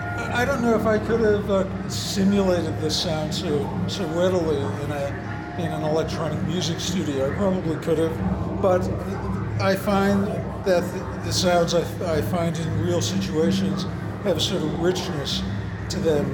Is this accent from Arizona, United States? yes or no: no; Cleveland, Ohio, United States; born there; No, I was born in Cleveland.